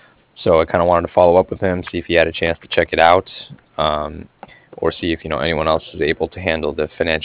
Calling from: Cardiff, Wales, United Kingdom

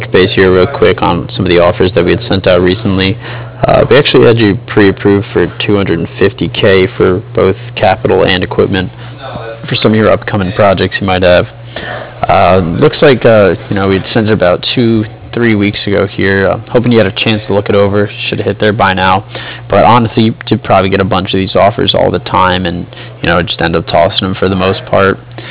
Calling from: Cardiff, Wales, United Kingdom

